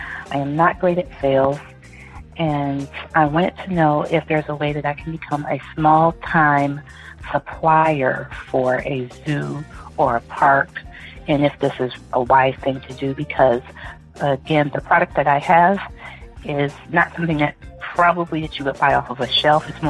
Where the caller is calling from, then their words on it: Detroit, Michigan, United States; Hi, Chris. … I'm calling from Detroit.